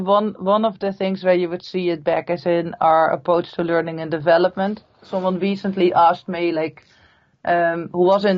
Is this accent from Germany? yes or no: no; Netherlands; I'm from the Netherlands.